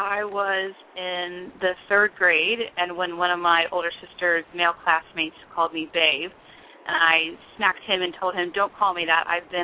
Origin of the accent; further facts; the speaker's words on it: Cincinnati, Ohio, United States; I grew up in Cincinnati, Ohio, strong Midwest background.